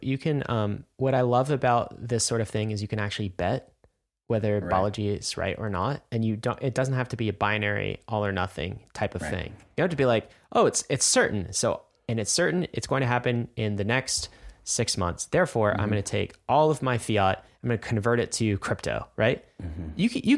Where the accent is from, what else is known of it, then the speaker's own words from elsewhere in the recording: United States; wow, I'm an American.